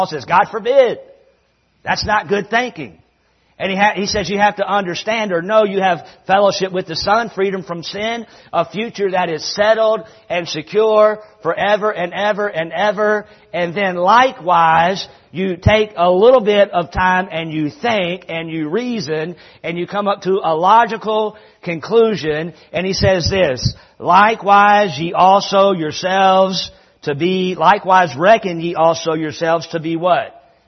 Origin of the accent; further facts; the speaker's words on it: North Carolina, United States; I'm from North Carolina. I grew up using the word reckon.